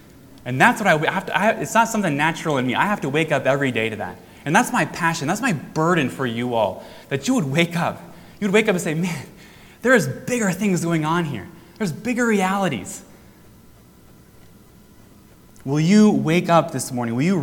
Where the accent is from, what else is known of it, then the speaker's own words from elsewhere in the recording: Crestview, Florida, United States; This is my hometown. You guys realize that, right? Some of you who are maybe new to Crestview don't realize I grew up here. The first 18 years of my life were here.